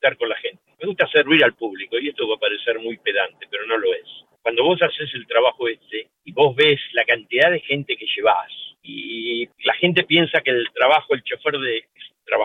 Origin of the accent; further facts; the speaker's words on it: Buenos Aires, Argentina; me acordaba cuando mi mamá me llevaba, que yo era chiquito, en Capital Federal, en Buenos Aires, me llevaba los tranvías. Y no sé por qué, somos latinos